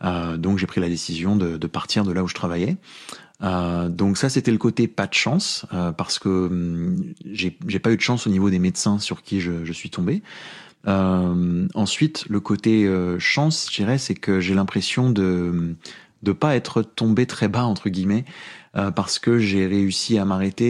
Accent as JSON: {"language": "French", "country": "France", "accent": "French", "said": "c'était entre mon accent franchouillard"}